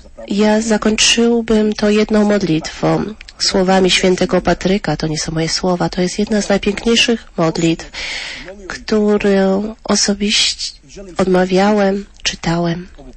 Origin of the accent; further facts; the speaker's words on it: Canada; Dorastałem w Kanadzie, gdzie byłem otoczony ludźmi z Irlandii.